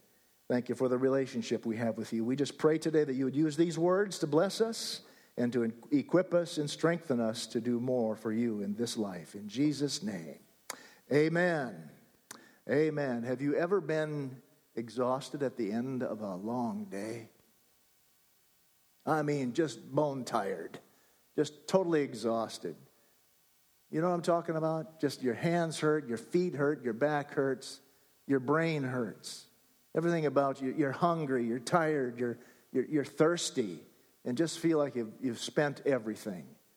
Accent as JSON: {"language": "English", "region": "Minnesota", "country": "United States", "tie": "born or raised there", "said": "But anyhow, I was raised in Minnesota and spent a lot of time on the water, in boats, fishing along the shore"}